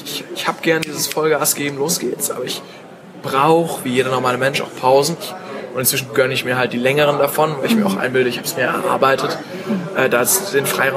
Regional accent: Stuttgart, Baden-Württemberg, Germany; Ich komme aus Stuttgart, ich fahre auch gern Autos, die von dort kommen.

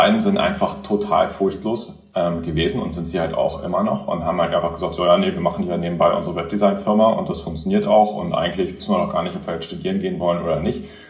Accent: Göttingen, Lower Saxony, Germany; ich bin in Göttingen aufgewachsen, logischerweise mit meinen Eltern, mit meiner Schwester zusammen, also Göttingen ist jetzt ja nicht der Nabel der Welt, ist ein ganz schönes kleines Städtchen zum Aufwachsen, super jung mit den ganzen Studenten.

